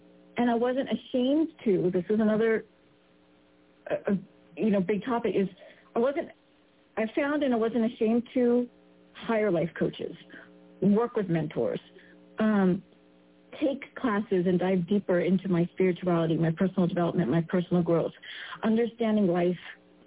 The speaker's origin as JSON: {"language": "English", "country": "United States", "tie": "born or raised there", "said": "Even being East Indian myself, born and raised in America, but in India, Reiki is a big thing."}